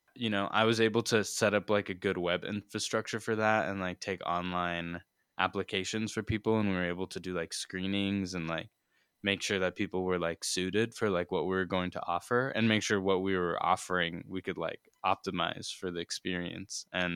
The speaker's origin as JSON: {"language": "English", "country": "India", "said": "she's from Malaysia and I'm from India"}